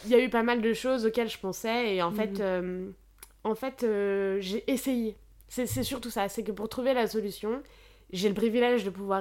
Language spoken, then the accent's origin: French; Auvergne-Rhône-Alpes, France; also born or lived in Paris; now in Brussels, Belgium; Alors, moi, de base, je viens d'Isère, genre des montagnes, plus ou moins. Et j'avais pas spécialement envie d'y rentrer.